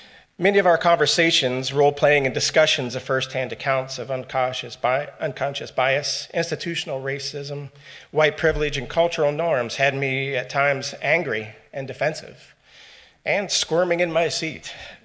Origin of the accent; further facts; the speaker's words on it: Charleston, South Carolina, United States; I was raised Southern Baptist in the Charleston, South Carolina area.